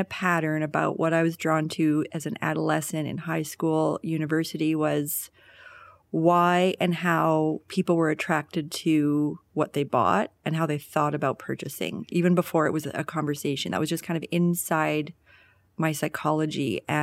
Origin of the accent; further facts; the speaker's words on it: Edmonton, Alberta, Canada; now in Calgary, Canada; No, born and raised in Edmonton.